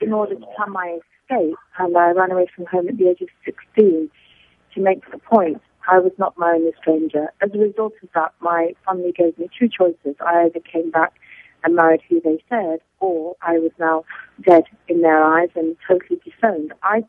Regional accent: England, United Kingdom; born there; I was born in England.

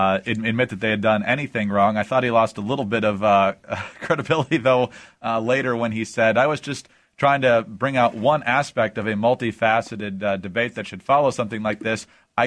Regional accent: Michigan, United States; As a person who's born and raised in Michigan, I have come to expect nothing but bad news to come out of Detroit.

